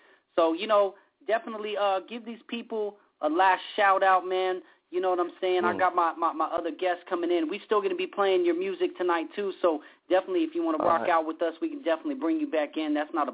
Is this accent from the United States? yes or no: yes; West Coast, United States; People may not heard your music, and especially I grew up on the West Coast.